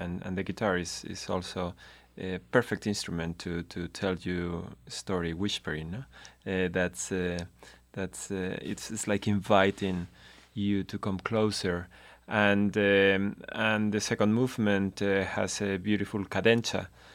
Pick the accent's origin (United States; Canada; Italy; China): Italy; I'm from Italy, but why not incorporating the guitar and the fandango in a chamber music group?